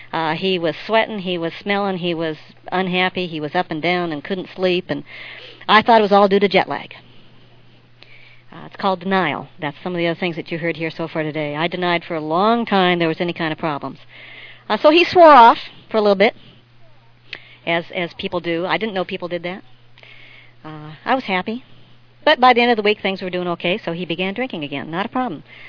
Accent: Los Angeles, California, United States; I come from Los Angeles, the sort of the western part

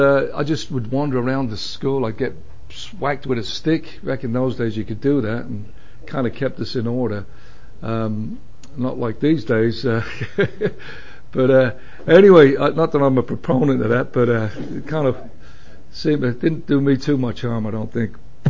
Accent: London, United Kingdom; born there; I was actually born in London in a big Irish community in 1957, and it was a very interesting place to be born.

